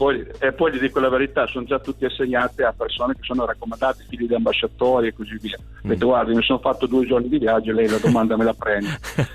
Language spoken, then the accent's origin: Italian; Fernández, Santiago del Estero, Argentina; io sono di Fernández, provincia di Santiago del Estero, 1400 km al nord da Buenos Aires.